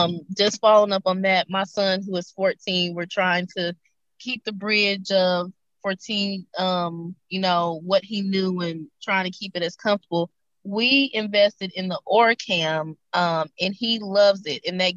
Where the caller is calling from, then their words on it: Tennessee, United States; I'm from Tennessee.